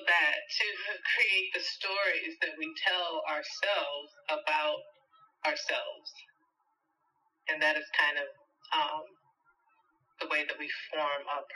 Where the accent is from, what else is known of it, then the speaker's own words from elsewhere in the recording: Kewanee, Illinois, United States; also born or lived in Los Angeles; now in Chicago, United States; I'm from a little small town in Illinois, Kewanee, Illinois. So I'm not from Chicago, but I've been here for 30 years.